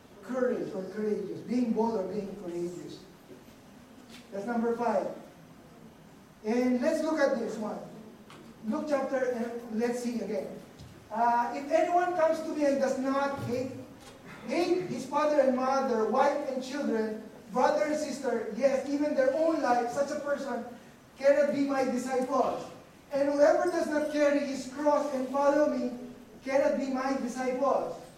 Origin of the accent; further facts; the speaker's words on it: Philippines; first language tl; English is a second language; You know, let me say this in my native tongue.